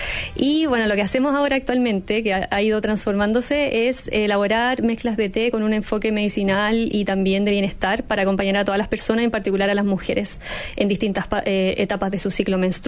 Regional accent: Viña del Mar, Valparaíso, Chile; yo soy de Viña del Mar

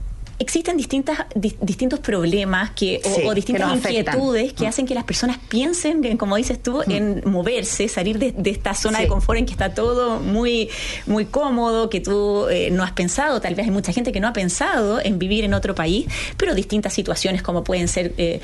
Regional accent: Chile; now in Valencia, Spain; Bueno, junto a mi familia nos trasladamos efectivamente de Chile a vivir en este caso a Valencia, aquí en España.

